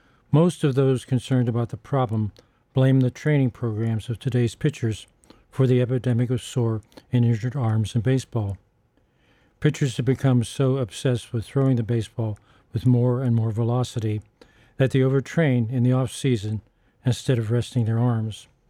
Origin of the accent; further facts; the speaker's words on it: Pittsburgh, Pennsylvania, United States; I played ball all year round when I was growing up in Pittsburgh